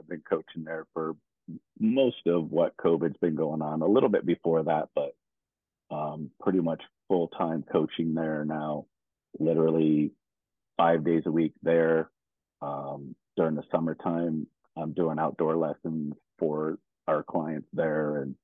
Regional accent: Michigan, United States; moved away as an adult; now in Las Vegas, United States; My wife and I have been out in Vegas since 2001. Originally, we're both from the Michigan area.

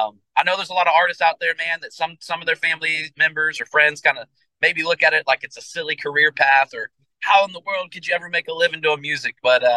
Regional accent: Atlanta, Georgia, United States; But yeah, I grew up in Atlanta, and I was really young when we moved. I was probably like 2 or 3 years old, and that's pretty much where I would spend the majority of my life growing up.

